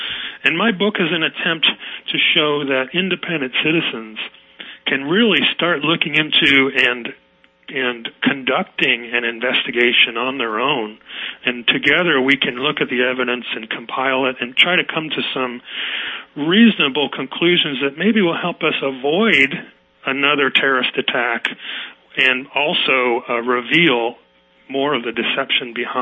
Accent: United States; it made me really mad because I'm an Irish American, and typically we have a response that's more we're ready to fight

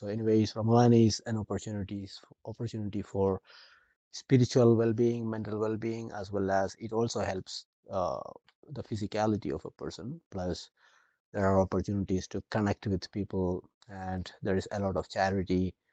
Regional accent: India; moved away as an adult; now in Edmonton, Canada; I am basically from India. Working as a counselor, maybe 15 years in India and almost 5 years in Canada.

